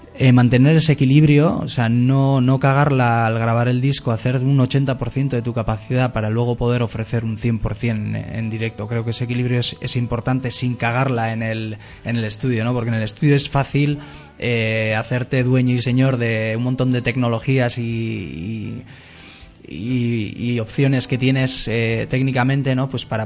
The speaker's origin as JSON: {"language": "Spanish", "country": "Spain", "first_language": "Basque", "second_language": "Spanish", "said": "mi lengua natal es el euskera, y es más cómodo hacerlo en euskera, pero en castellano me gusta hacerlo y me siento cómodo y cada vez más."}